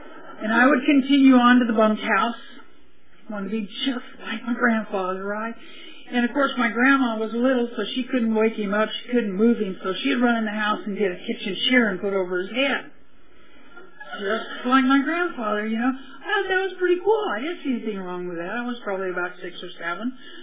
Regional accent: Bakersfield, California, United States; also born or lived in Wasco; I was born in Wasco, actually. And I go, ooh, real farm girl, right? My folks decided that we should live in a big town, so we moved to Bakersfield. And I grew up in Bakersfield.

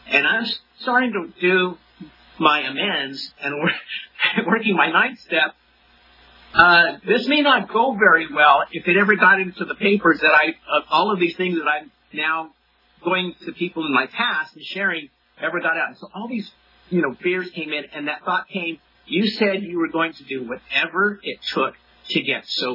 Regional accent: Kingsburg, California, United States; in the little town where I grew up in Kingsburg

